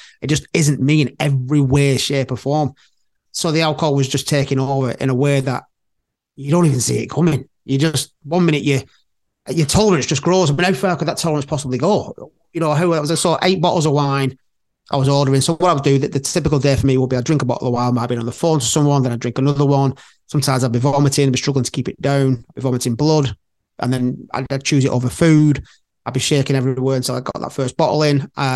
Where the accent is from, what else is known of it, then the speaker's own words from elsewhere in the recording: Liverpool, North West England, United Kingdom; accent: Scouse; And I know what I'm like as a Scouser. You know, I know what my family are like, who all speak Scouse.